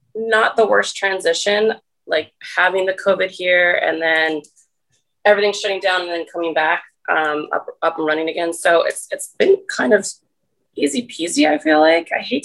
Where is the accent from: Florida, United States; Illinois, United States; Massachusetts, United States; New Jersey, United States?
New Jersey, United States; Cape May; even the one I'm from. You know, I'm from Cape May and they're still on lockdown, the same thing.